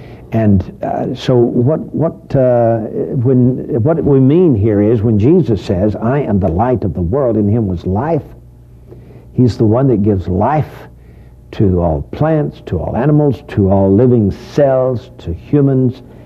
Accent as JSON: {"language": "English", "region": "Texas", "country": "United States", "accent": "Texas", "said": "With my Texas"}